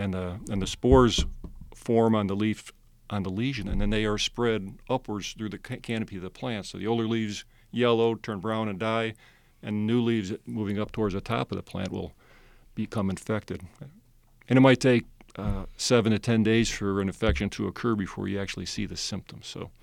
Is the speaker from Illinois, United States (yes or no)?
yes; Chicago, Illinois, United States; now in Alabama, United States; Yeah, I'm from Chicago originally. You probably can't tell by my accent